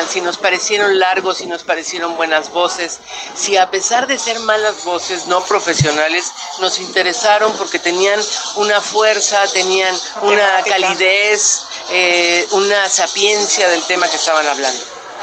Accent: Mexico; soy mexicana y soy especialista en medios universitarios y públicos

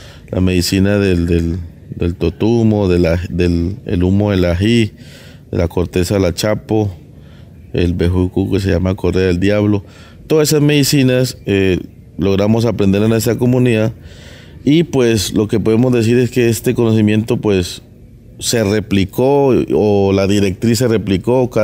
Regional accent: Colombia; que nos cuidemos como colombianos

